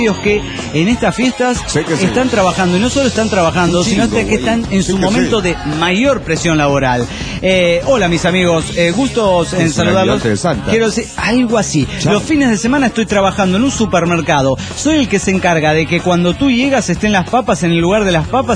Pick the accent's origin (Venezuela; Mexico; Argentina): Argentina; Burzaco, Buenos Aires Province; Bursaco, así se llama el lugar donde yo resido y de donde soy. Esto queda en la provincia de Buenos Aires, en Argentina